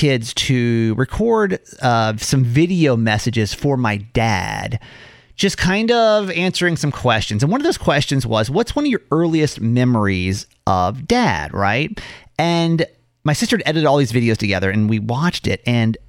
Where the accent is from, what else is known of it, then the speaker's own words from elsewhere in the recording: Georgia, United States; I grew up in Georgia. And back in the day, that wasn't really a widely accepted thing.